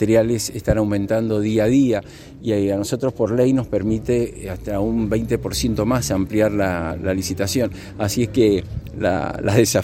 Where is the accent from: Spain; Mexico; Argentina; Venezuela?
Argentina; Somos todos argentinos